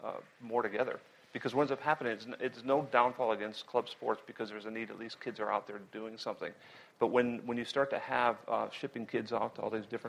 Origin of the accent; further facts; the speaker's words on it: Cleveland, Ohio, United States; I'm from Cleveland, so sorry anybody.